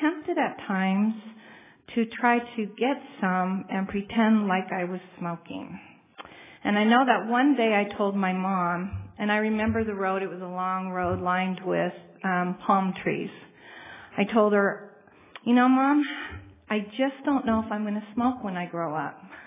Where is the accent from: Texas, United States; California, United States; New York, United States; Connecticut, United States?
California, United States; In the early 60s, I was a young girl growing up in California among the hippies.